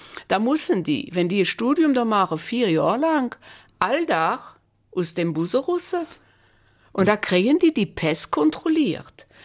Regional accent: Belgium; Ich sage, ich komme aus Belgien.

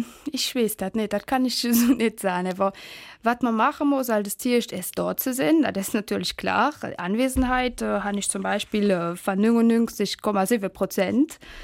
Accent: Wallonia, Belgium; Auch mein Akzent ist immer noch sehr deutlich. Man hört, ja, dass ich eben aus der DG komme.

